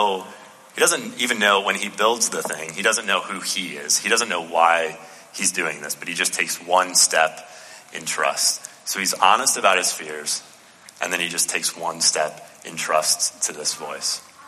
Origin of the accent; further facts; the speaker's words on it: Illinois, United States; I'm from Illinois, so like we make a lot of Iowa jokes there